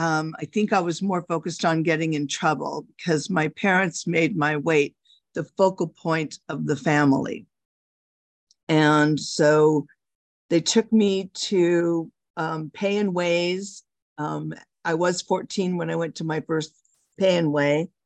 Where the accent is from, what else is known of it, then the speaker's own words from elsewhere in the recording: Los Angeles, California, United States; I am a compulsive overeater, and I'm from Los Angeles